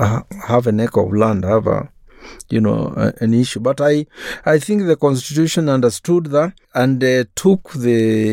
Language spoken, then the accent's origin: English; Kitui, Kitui County, Kenya; But growing up in Kitui, a lot of disputes were settled through the Kithito oath.